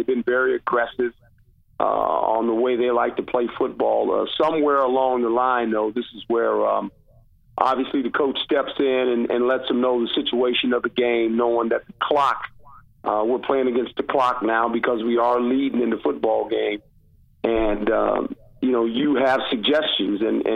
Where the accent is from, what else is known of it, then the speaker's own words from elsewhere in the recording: Seaside, California, United States; I grew up in Seaside, and the only thing I knew about it was golf courses.